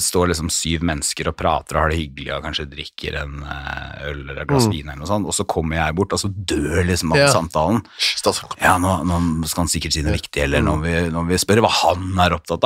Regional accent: Porsgrunn, Telemark, Norway; moved away as an adult; now in Oslo, Norway; jeg husker da jeg flyttet til Oslo fra Porsgrunn for å begynne å studere

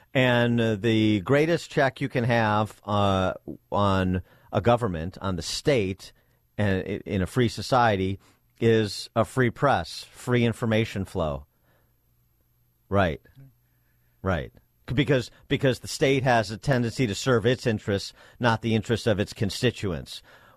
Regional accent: Wheaton, Illinois, United States; And it was when I was growing up in Wheaton.

